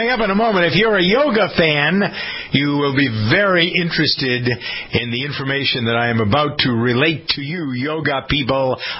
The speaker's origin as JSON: {"language": "English", "town": "Framingham", "region": "Massachusetts", "country": "United States", "tie": "born or raised there", "said": "Framingham, Massachusetts, my hometown, has a man who's won the lottery twice in the past 10 months."}